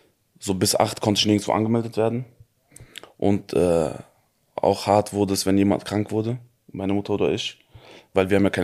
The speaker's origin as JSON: {"language": "German", "town": "Wiesbaden", "region": "Hesse", "country": "Germany", "tie": "born or raised there", "said": "Gefühlt, ich bin auf der Straße groß geworden. Und ich bin auch alleine, habe mich in Wiesbaden bewegt zwischen Wellrittstraße und Dürerplatz damals. Laden von meinem Vater war dort."}